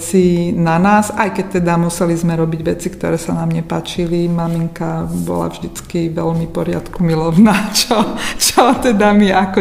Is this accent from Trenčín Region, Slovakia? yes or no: yes; Nová Dubnica, Trenčín Region, Slovakia; ja som z Novej Dubnice, čo je malé mestečko.